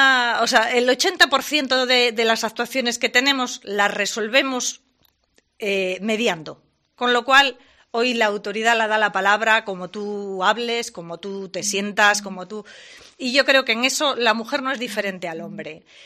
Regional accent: Madrid, Community of Madrid, Spain; Yo vengo de Madrid.

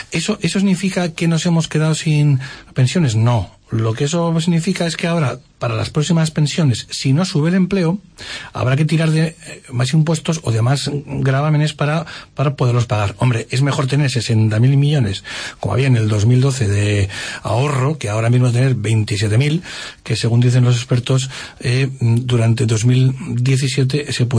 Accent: Spain; somos así los españoles

